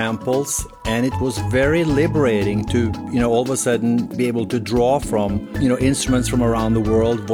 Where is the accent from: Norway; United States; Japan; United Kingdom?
Norway; Oslo; English is a second language; I grew up in Oslo